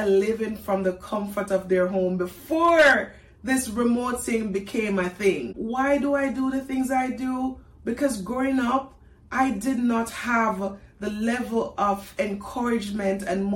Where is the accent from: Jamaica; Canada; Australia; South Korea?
Jamaica; now in United States; So I grew up in Jamaica, moved to America about 6 years ago.